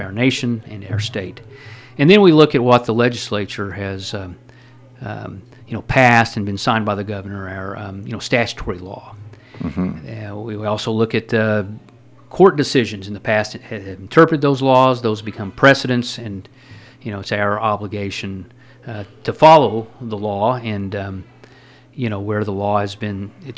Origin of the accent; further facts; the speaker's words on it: Mount Vernon, United States; Well, I grew up in Mount Vernon, and that's where my wife and I live, and we've raised 3 children in Mount Vernon